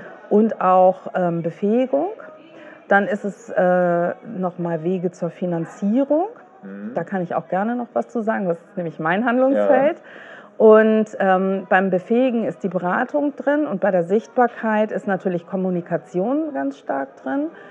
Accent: Hamburg, Germany; Und Hamburg, ja, ich freue mich sehr für meine Heimatstadt.

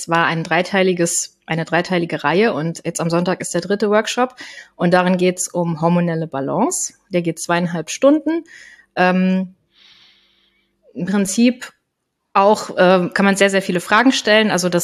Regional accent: Koblenz, Rhineland-Palatinate, Germany; ich bin 35 Jahre, ich komme aus Koblenz

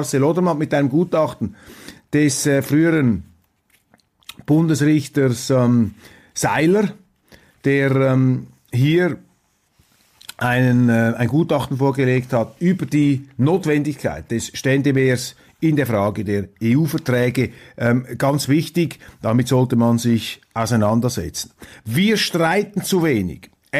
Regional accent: Switzerland; Ich bin als Schweizer einer neutraleren Weltsicht verpflichtet

